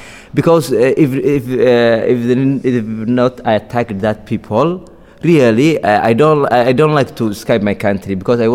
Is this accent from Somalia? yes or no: yes; Somalia; English is a second language; now in France; I prefer to die in the sea Mediterranean because I come from Somalia, I come in Sudan, I come in Libya